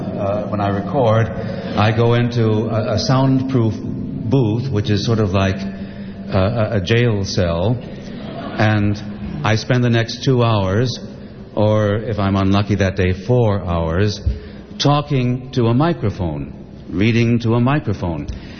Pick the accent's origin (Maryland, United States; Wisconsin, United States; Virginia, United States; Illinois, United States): Illinois, United States; Chicago; I mean, I come from Chicago, and for example, we have a street named after a prominent German poet and essayist, Goethe.